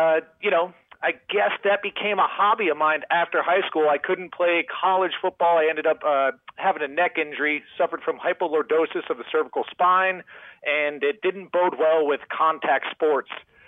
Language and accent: English; Chicago, Illinois, United States; now in Austin, United States; I grew up out in the Chicagoland area, currently in Austin, Texas, where Power Athlete's headquartered